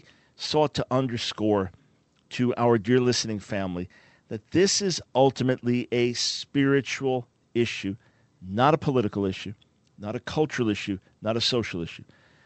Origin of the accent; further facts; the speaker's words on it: New York, United States; moved away as an adult; now in North Carolina, United States; We live in North Carolina now since 2003. This has been our home since, but I'm a New Yorker originally, most of my life spent there.